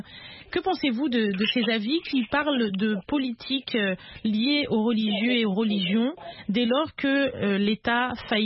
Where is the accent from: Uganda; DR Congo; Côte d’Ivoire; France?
DR Congo; Chez moi, en RDC